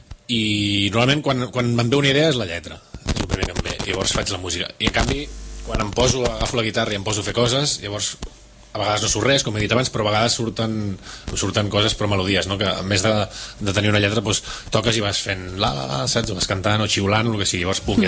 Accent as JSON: {"language": "Catalan", "region": "Catalonia", "country": "Spain", "said": "soc català, tu, per què no?"}